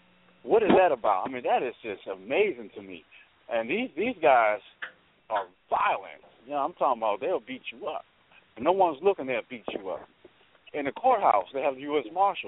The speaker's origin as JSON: {"language": "English", "region": "Virginia", "country": "United States", "said": "You know, I'm from Virginia, so you got, you know, the good old white boy cops and stuff like that."}